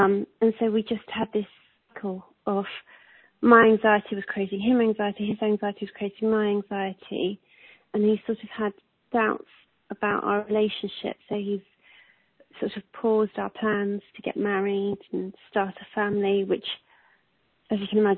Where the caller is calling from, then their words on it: London, United Kingdom; I'm calling from London.